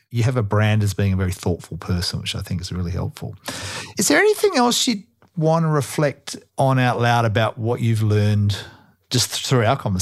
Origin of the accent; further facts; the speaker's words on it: Perth, Western Australia, Australia; my home country, Australia, in particular Western Australia, which is where I'm from, in particular Perth.